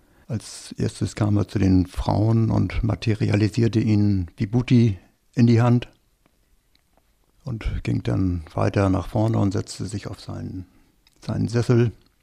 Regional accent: Germany; fragte mich, woher kommst du? Da ich natürlich keine Ahnung hatte, antwortete ich mit aus Deutschland.

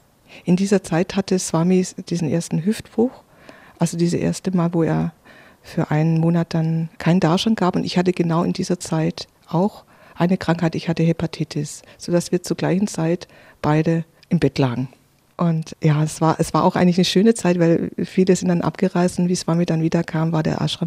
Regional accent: Swabia, Germany; ich komme aus dem Schwäbisch-Bayerischen

